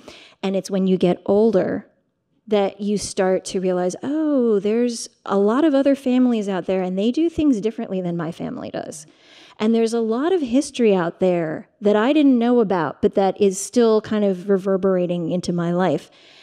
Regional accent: Midwest, United States; also born or lived in Pittsburgh; I was born in Pittsburgh, grew up in the Midwest, but I think to a lot of people, when they look at me, they do not see an American

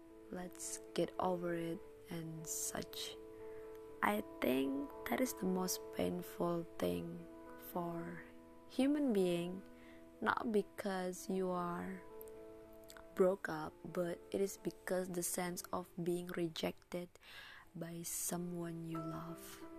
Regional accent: Indonesia; English is a second language; I just want to switch my language with Indonesian language because I'm from Indonesia.

